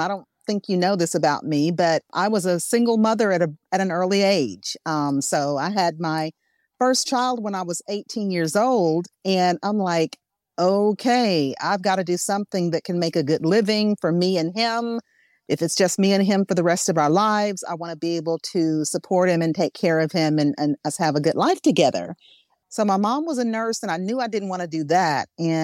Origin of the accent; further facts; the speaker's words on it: Arkansas, United States; Well, I'm from Arkansas.